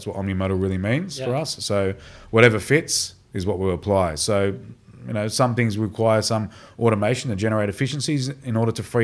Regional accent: Sydney, New South Wales, Australia; moved away as an adult; also born or lived in United Kingdom / Zurich / New York; I'm a Sydney lad. Don't hold it against me. Born and bred in Sydney. Spent most of my time, being educated obviously in Sydney, and then late 90s, I moved to the UK

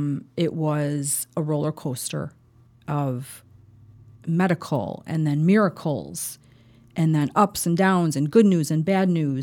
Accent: Palos, Illinois, United States; now in Mokena, United States; I'm originally from Palos, and now I live in Mokena.

